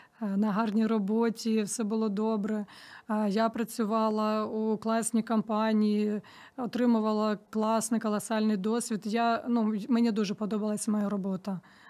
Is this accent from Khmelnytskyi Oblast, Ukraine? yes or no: no; Donetsk Oblast, Ukraine; я сама родом з Донецької області